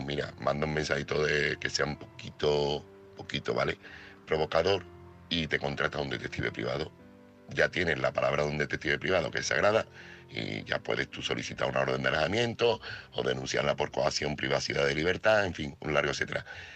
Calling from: Seville, Andalusia, Spain; corresponsal de Sevilla

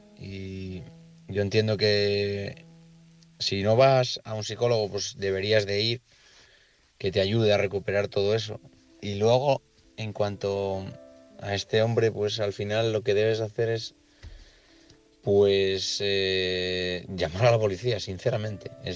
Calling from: Oviedo, Asturias, Spain; de Oviedo.

